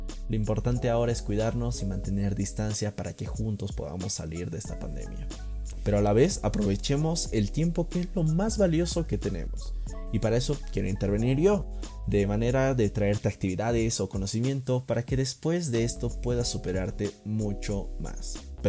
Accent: La Paz, Bolivia; Soy de La Paz, Bolivia, paceño de corazón, por eso lo de altura.

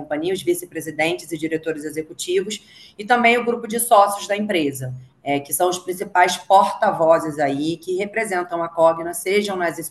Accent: Rio de Janeiro, Brazil; now in São Paulo, Brazil; sou carioca, né, como dá para perceber, mas eu moro em São Paulo já há 7 anos

